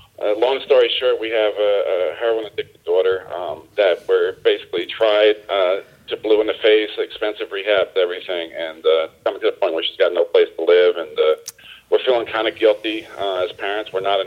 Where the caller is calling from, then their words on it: Virginia Beach, Virginia, United States; I'm calling from Virginia Beach.